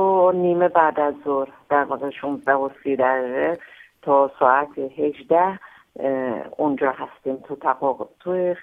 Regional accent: Iran; من به عنوان یک ایرانی من به عنوان یکی از اون اجزایی که این دنیا رو داره تشکیل میده

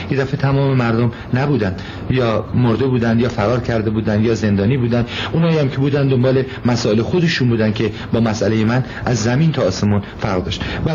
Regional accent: Iran; moved away as an adult; now in France; بنابراین از ایران آمدم بیرون، از راه کوهستان آمدم به ترکیه

